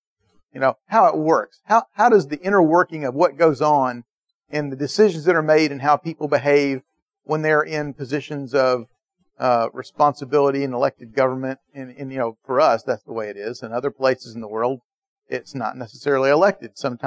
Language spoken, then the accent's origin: English; Atlanta, Georgia, United States; now in Savannah, United States; I thought it was bad when I grew up in Atlanta.